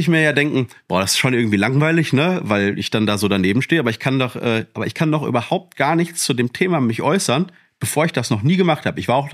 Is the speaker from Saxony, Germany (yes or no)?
no; Witten, North Rhine-Westphalia, Germany; ich komme ja aus Witten, ist ja in der Ruhr